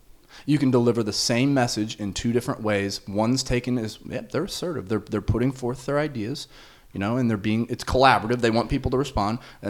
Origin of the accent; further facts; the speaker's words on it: Ireland; You know, I'm Irish.